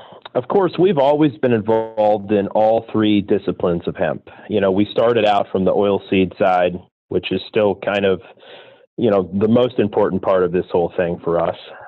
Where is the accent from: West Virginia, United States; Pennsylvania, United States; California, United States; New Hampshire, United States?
Pennsylvania, United States; I'm from central Pennsylvania, Lycoming County.